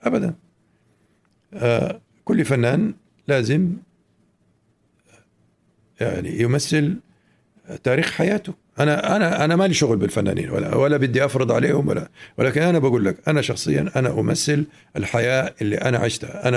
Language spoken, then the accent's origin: Arabic; Mecca, Makkah Province, Saudi Arabia; also born or lived in Cairo / Jeddah / Beirut; ولكن حياتنا كانت في مكة في البداية، وبعدين عاد أنا طبعا أنا ولدت في القاهرة أول شيء، وبعدين عشت بداية حياتي في مكة، وبعدين رجعنا مرة تانية القاهرة، وبعدين جيت على جدة، وبعدين رحت على بيروت، وبعدين رحنا على الهند